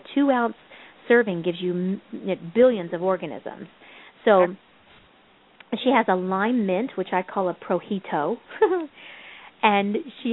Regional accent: the South, United States; I'm from the South, and when tea used to sour, it was pretty nasty.

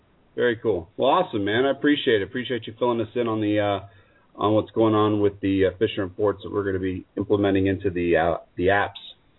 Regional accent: New York, United States; born there; I miss that stuff, dude. I was born on Long Island.

